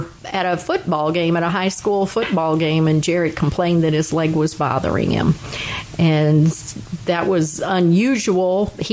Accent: Louisville, Kentucky, United States; Even though I grew up in Louisville, we were next door to a 7-acre truck garden.

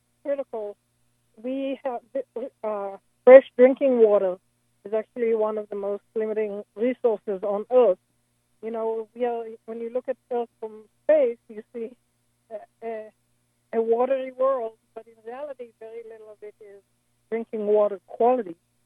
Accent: Wyoming, United States; I'm from Wyoming, and here it's already evening.

